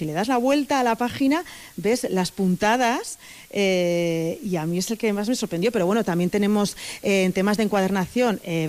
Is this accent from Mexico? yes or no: no; Pamplona, Navarre, Spain; now in Vitoria, Spain; pero soy de Pamplona. Llevo 20 años viviendo en Vitoria